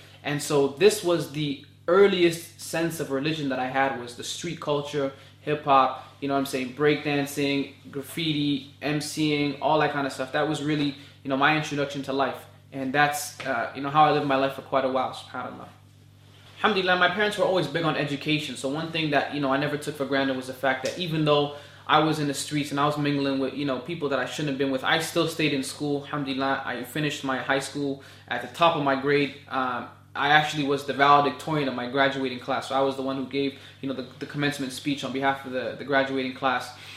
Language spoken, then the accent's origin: English; Toronto, Ontario, Canada; born or raised there